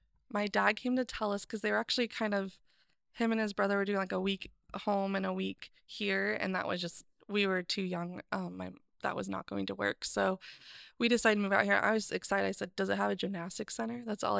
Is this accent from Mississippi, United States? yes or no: no; Dallas, Oregon, United States; born there; Yeah, we already had one in Dallas, Oregon. I was born in Dallas, and we had already been there for 15 years, I think, by the time I was born.